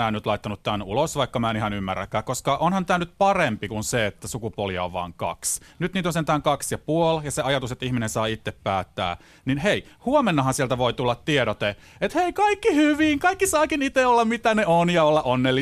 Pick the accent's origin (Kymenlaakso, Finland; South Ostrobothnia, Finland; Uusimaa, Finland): Uusimaa, Finland; Helsinki; mä oon suomalainen ja helsinkiläinen.